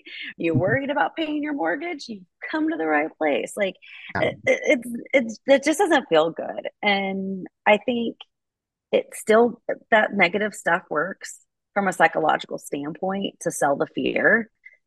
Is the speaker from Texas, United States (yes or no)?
no; Oklahoma, United States; I just say that because I'm from Oklahoma.